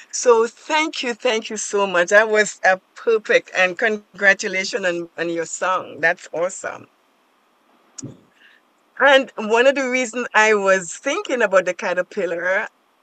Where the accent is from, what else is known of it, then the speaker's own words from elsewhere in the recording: Tobago, Trinidad & Tobago; I am originally from Tobago, from the islands of Trinidad and Tobago. And this small island actually taught me most of what I know